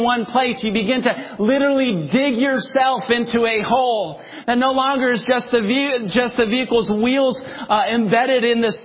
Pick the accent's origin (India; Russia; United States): Russia; One of the things I learned as a kid growing up in Russia, especially driving in the roads that we've had to drive